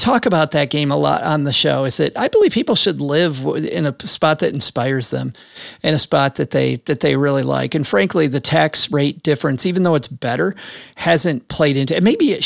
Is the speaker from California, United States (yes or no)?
no; Michigan, United States; I'm from Michigan in the middle part of the country.